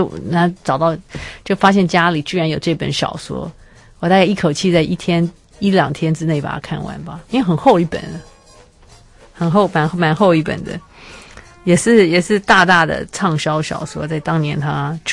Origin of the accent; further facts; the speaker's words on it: Taiwan; 这我们台湾人完全不知道这件事情